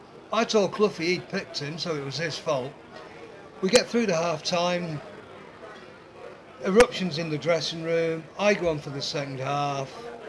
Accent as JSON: {"language": "English", "town": "Manchester", "region": "North West England", "country": "United Kingdom", "said": "I'm a Mancunian in the end of the day."}